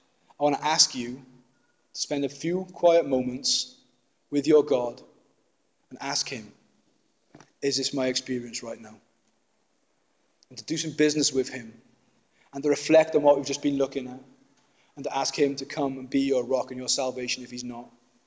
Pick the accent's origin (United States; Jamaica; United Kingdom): United Kingdom; We're so British that we don't do that.